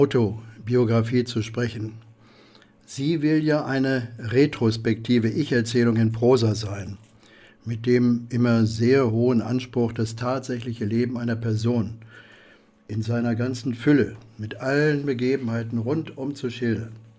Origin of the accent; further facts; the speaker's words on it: Hanover, Lower Saxony, Germany; Nun, ich bin in Hannover aufgewachsen. Dort gab es zwischen 47, als ich geboren wurde